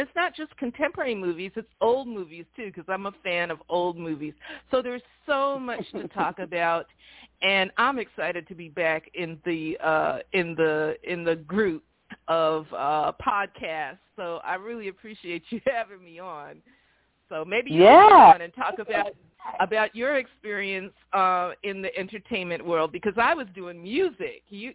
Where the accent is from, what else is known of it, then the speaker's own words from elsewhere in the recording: New York, United States; I'm originally from New York. I have all that New York culture.